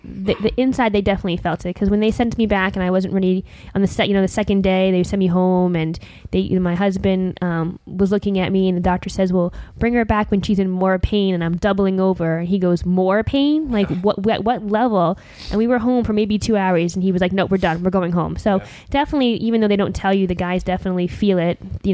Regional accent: New Jersey, United States; Hi, I'm from New Jersey.

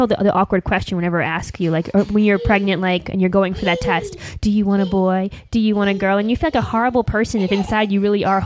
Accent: New Jersey, United States; I'm from New Jersey, so I had the triple, like, belly button piercing

